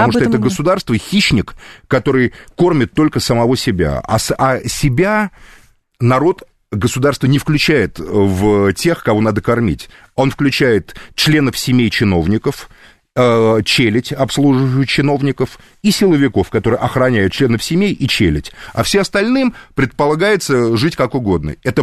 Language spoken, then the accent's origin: Russian; Moscow, Russia; как коренной москвич